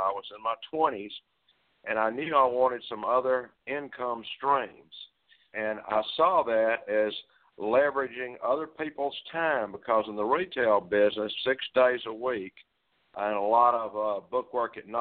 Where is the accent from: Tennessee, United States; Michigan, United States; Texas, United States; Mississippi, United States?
Mississippi, United States; Indianola; I'm from Indianola, Mississippi. We're probably in one of the poorest counties in the poorest state in the United States.